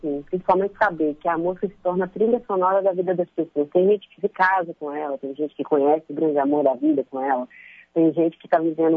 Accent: Sete Lagoas, Minas Gerais, Brazil; eu gravei em Sete Lagoas, né? Minha terra natal.

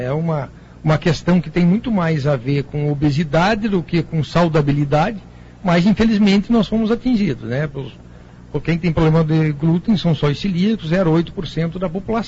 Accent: Paraná, Brazil; Sou do Paraná.

